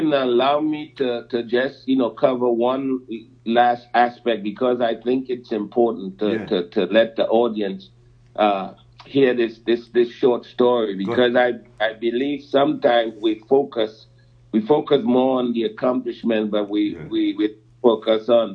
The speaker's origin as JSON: {"language": "English", "country": "Trinidad & Tobago", "tie": "born or raised there", "said": "I was born in Trinidad. My dad left when I was 6 months old to go to school in England, and didn't meet my biological dad till I was 14."}